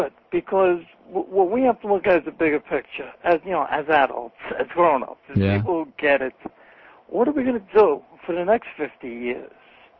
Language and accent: English; New York, United States; I'm a New Yorker. It's very simple. This is not working.